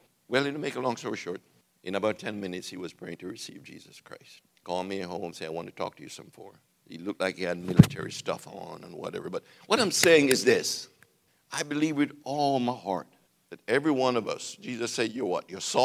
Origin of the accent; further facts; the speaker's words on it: Jamaica; I remember growing up in Jamaica, in the church we grew up in, I was so blessed.